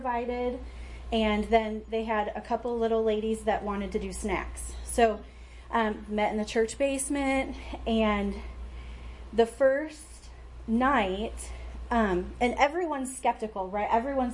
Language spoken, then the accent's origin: English; Michigan, United States; it was about this program that was implemented in a place in Michigan. I'm from Michigan, so it stood out to me